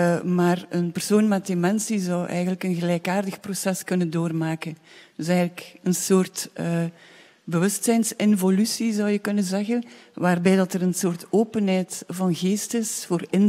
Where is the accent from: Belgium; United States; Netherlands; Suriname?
Belgium; Ghent, Flanders; want ik ben Gentenaar.